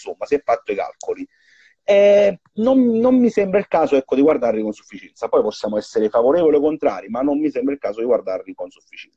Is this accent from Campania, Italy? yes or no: yes; Campania, Italy; accent: Campanian; faccio l'esempio, sono campano, come avrete sentito dal dialetto